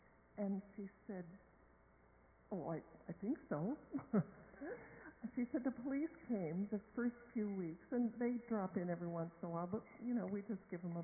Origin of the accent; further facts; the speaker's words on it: Laos; they live in the house where we were raised in Laos, in our community in Laos.